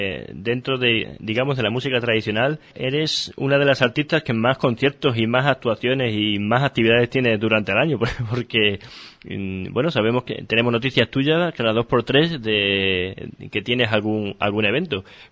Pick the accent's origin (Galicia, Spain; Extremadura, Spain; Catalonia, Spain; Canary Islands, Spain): Extremadura, Spain; Mérida; born there; aquí en mi tierra, en Extremadura, hace poco estuviste en Valverde de Mérida, muy cerquita de mi población natal, de Mérida.